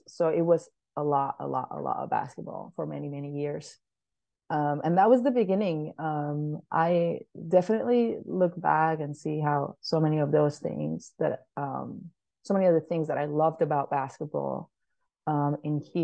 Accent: Balearic Islands, Spain; English is a second language; I'm from Spain, so born and raised in Mallorca.

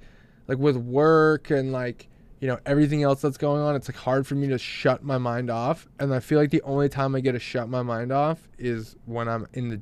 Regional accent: Minnesota, United States; also born or lived in Salt Lake City; But like where I grew up in like Minnesota, right?

